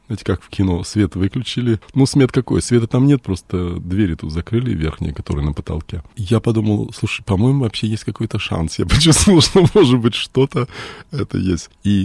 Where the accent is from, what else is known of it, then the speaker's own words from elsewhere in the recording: Australia; я не иностранец, вообще-то я из Австралии.